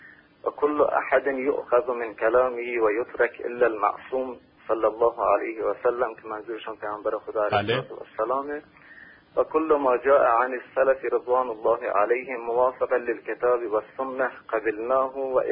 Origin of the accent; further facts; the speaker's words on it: Iran; من به عنوان یک اهل سنتی که در ایران بالاخره به دنیا اومدم، در اینا هم رشد کردم و بزرگ شدم و مذهب اصلی من مذهب حنفیه.